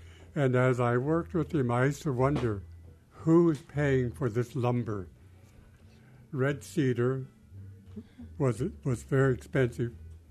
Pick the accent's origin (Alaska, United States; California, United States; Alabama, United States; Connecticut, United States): Alaska, United States; Sitka; I was born and raised in Sitka and grew up in the neighborhood near the entrance of Totem Park. At the time, it was called the Cottages, and it's a little different there today.